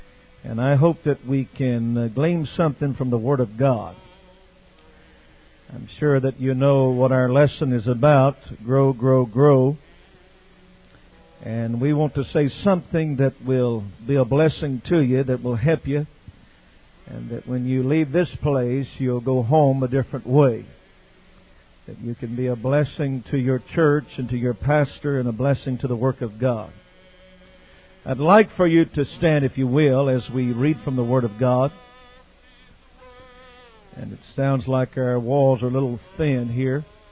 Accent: Escondido, California, United States; from Escondido, California.

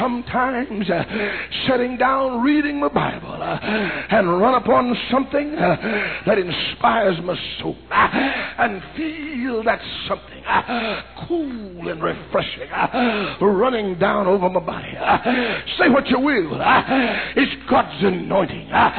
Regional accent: St. Louis, Missouri, United States; somebody knows that I came from St. Louis.

